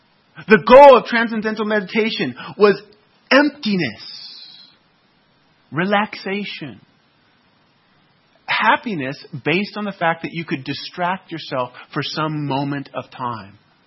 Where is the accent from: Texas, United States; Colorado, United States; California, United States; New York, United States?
California, United States; I grew up in the San Francisco Bay Area. Okay, we had plenty of those old hippie guys